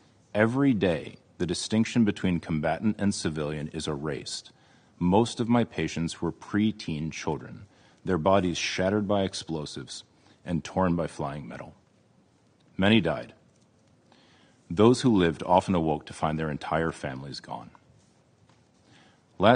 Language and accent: English; United States; I am an American trauma and critical care surgeon based in Stockton, California.